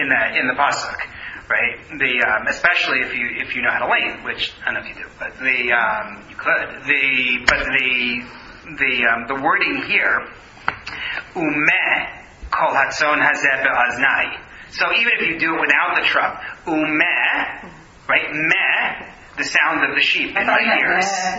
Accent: United States; You know, as an American, so I would say, like, you know, Philadelphia or Plymouth Rock or something like that.

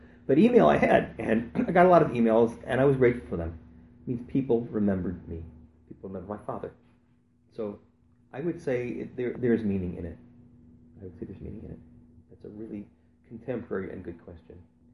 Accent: St. Louis, Missouri, United States; now in Chicago, United States; 2 years ago, I moved to Chicago. But I grew up in St. Louis.

